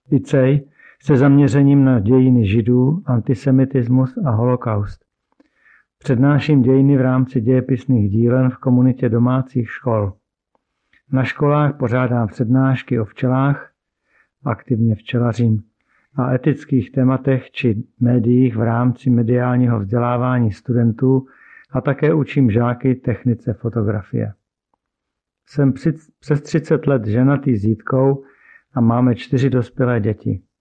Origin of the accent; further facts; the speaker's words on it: Prague, Czechia; born there; Narodil jsem se v Praze roku 1966.